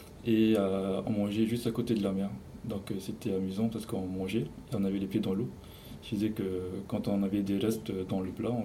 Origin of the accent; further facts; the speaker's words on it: Windward Islands, French Polynesia; Alors, moi, je suis originaire de Tahiti, l'île principale. Mes parents sont originaires des îles. Donc, la famille de ma mère est originaire de Raiatea. Et mon père de Huahine.